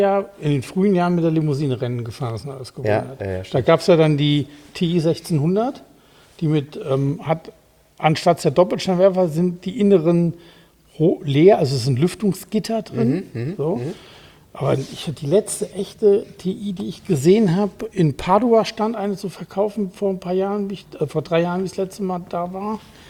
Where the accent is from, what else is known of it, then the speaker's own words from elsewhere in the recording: Betzdorf, Rhineland-Palatinate, Germany; In meiner Kindheit in Betzdorf an der Sieg gab es auch einen 202 Turbo